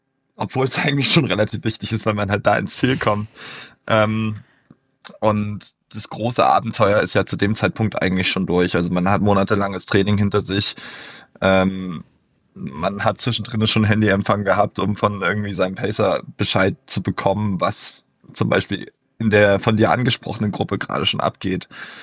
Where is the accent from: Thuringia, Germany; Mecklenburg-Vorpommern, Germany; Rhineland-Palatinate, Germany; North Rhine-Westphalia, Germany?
Thuringia, Germany; Ilmenau; inzwischen 25 Jahre alt, zum Western States war ich noch 24, komme ursprünglich aus Ilmenau im Thüringer Wald